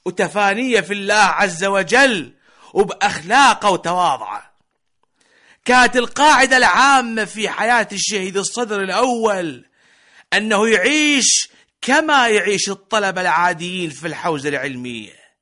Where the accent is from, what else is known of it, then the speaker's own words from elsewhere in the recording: Iraq; وإحنا العراقيين نرفع راسنا بيهم ونباهي باسمهم العالم كله